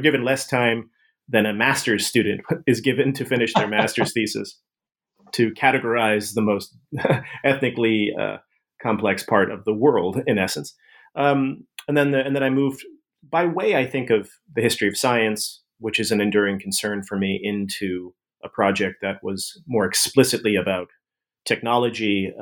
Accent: East Coast, United States; moved away as an adult; now in California, United States; I'm from the East Coast, and I've lived there my whole life. I grew up there, and I went to school there. And then when I moved out to California to start at Stanford, which was 2006

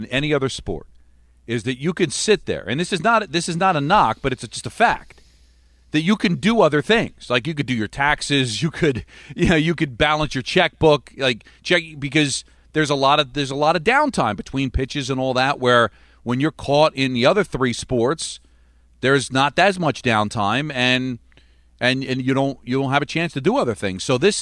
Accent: Hawthorne, New Jersey, United States; when I was growing up in Hawthorne, That was ESPN.

